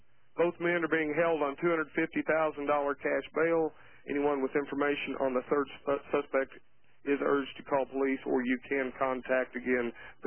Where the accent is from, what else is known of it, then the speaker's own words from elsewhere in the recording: Tulsa, Oklahoma, United States; a U.S. senator right here from my hometown of Tulsa, Oklahoma.